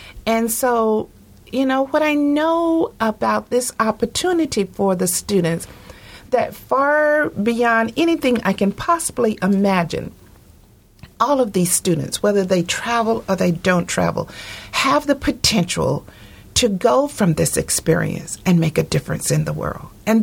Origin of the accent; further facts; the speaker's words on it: United States; I like to think that I am not egocentric about the fact that I am an American and I have all amenities available for me.